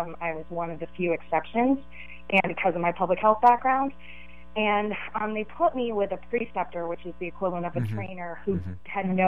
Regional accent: California, United States; now in Philadelphia, United States; I'm from the Bay Area. I'm calling all the way from Philadelphia.

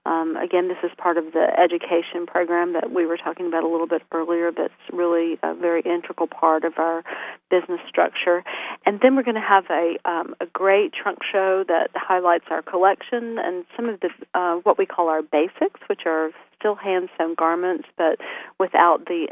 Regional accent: Florence, Alabama, United States; also born or lived in Chattanooga / North Carolina; now in New York, United States; Yes, I'm from Florence, but I had been gone for about 22 years. I lived, you know, in Chattanooga and then went to school in North Carolina and wound up sort of back in New York in the year 2000.

